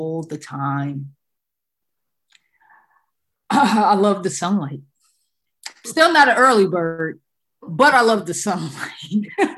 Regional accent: New York, United States; I'm from New York. I talk like this.

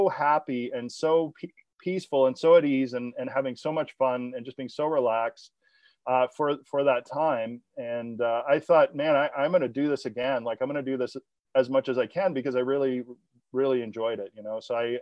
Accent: Atlantic Canada, Canada; I'm from the East Coast of Canada, and we have a reputation with the rest of the country as being big drinkers.

